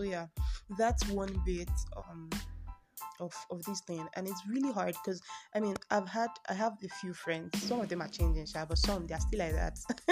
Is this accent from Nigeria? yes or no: yes; Nigeria; I mean, I'm Nigerian, then I'm not extra by nature.